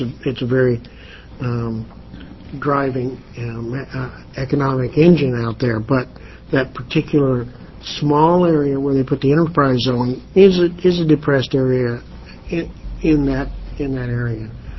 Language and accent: English; Hillsborough, United States; my understanding is that I'm from Hillsborough, that we got that last year.